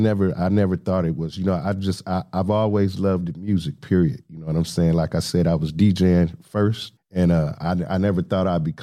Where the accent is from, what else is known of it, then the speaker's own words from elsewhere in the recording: Baton Rouge, Louisiana, United States; born there; also born or lived in El Paso, United States / Baumholder, Germany / Richmond, United States / Milwaukee, United States; I was an Army brat. I was born in Baton Rouge, Louisiana. From there, I moved to El Paso, Texas. From there, to Baumholder, Germany. Baumholder, Germany, Richmond, Virginia.